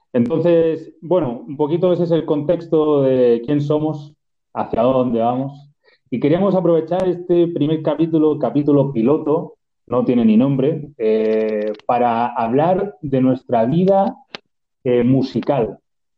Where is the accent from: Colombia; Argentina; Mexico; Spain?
Spain; Region of Murcia; born there; soy murciano de nacimiento, de un pueblo de la región de Murcia